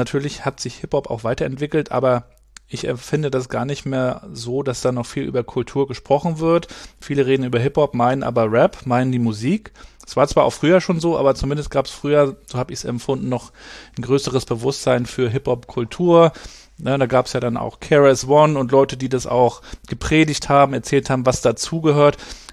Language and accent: German; Rostock, Mecklenburg-Vorpommern, Germany; Ich bin ja in Rostock aufgewachsen, bin ja 80er Jahrgang